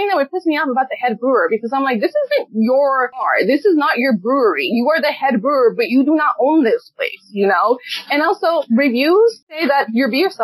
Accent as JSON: {"language": "English", "region": "Puebla", "country": "Mexico", "second_language": "English", "said": "I am Mexican. I am from Puebla."}